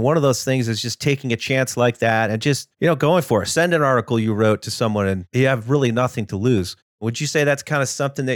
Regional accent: Ohio, United States; Another like fellow Ohioan, you know, since I grew up in Ohio too.

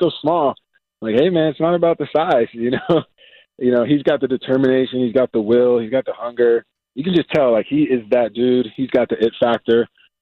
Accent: Houston, Texas, United States; Okay, so I'm from Houston, right?

